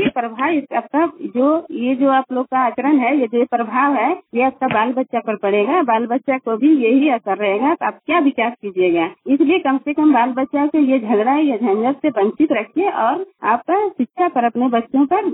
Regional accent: Jharkhand, India; मैं ग्राम आमगावा प्रखंड सिमरिया जिला चतरा का रहने वाली हूँ

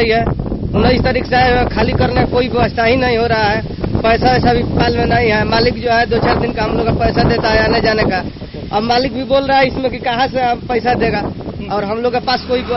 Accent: Arrah, Bihar, India; हम आरा के रहने वाले हैं।

